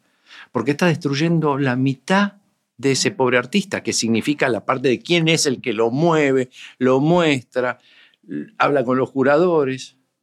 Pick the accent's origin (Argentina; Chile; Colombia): Argentina; como decimos argentinos